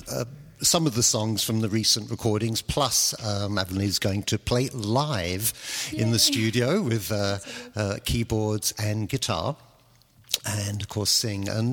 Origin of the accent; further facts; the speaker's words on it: England, United Kingdom; because I grew up in England.